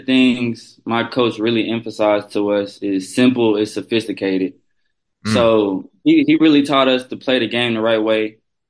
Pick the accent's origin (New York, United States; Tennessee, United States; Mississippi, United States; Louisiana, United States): Tennessee, United States; Nashville; I'm from Nashville. I might as well go to Florida.